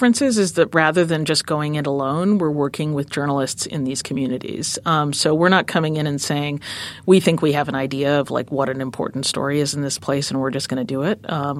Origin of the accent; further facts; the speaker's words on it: Minnesota, United States; so I'm from Minnesota and I'm a Midwesterner, but somehow I've never been to Kansas City.